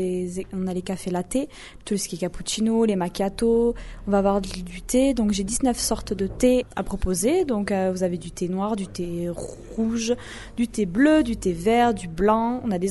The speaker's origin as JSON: {"language": "French", "town": "Bordeaux", "region": "Nouvelle-Aquitaine", "country": "France", "lives_now": "Mauléon, France", "said": "Je suis de Bordeaux."}